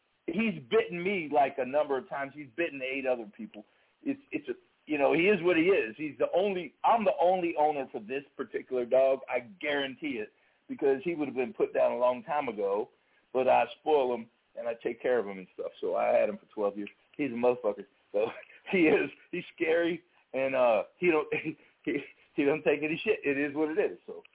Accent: Cleveland, Ohio, United States; also born or lived in Africa / Greece; No, I'm not. I'm from Ohio, man. Cleveland, brother.

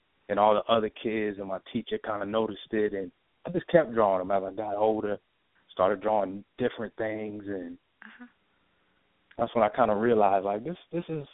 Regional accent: Miami, Florida, United States; born there; also born or lived in Alaska / Maryland / Biloxi, Mississippi; now in Atlanta, United States; I was born in Miami, Florida, 1983, to a military household, so I moved a lot. I moved from Miami to Alaska.

